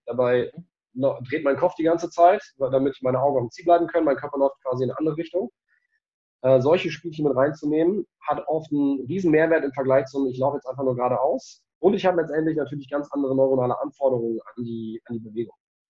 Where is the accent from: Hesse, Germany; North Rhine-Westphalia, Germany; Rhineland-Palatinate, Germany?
North Rhine-Westphalia, Germany; Also ich komme ja aus dem Kölner Raum